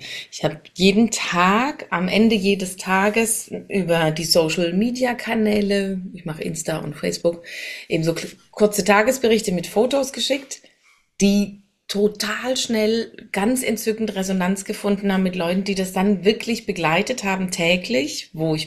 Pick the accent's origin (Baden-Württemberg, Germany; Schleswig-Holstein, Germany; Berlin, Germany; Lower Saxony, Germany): Baden-Württemberg, Germany; Tübingen; born there; now in Essen, Germany; von meinem aktuellen Wohnort hier in Essen über meinen Geburtsort Tübingen zu meinem Sehnsuchtsort an den Schliersee nach Oberbayern